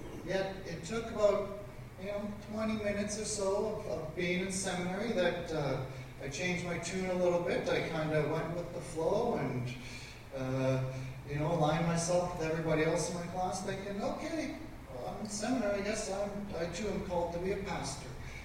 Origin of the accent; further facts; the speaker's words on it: Calgary, Alberta, Canada; Afterwards, I returned to my hometown of Calgary